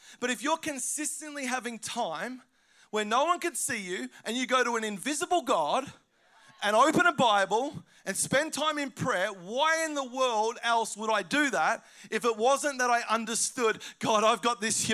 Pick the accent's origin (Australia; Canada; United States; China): Australia; but as an Aussie, he sort of rubbed me up the wrong way